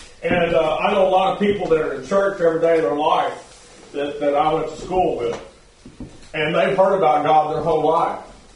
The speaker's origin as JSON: {"language": "English", "region": "Texas", "country": "United States", "said": "but I'm from Texas and I have a lot of pride."}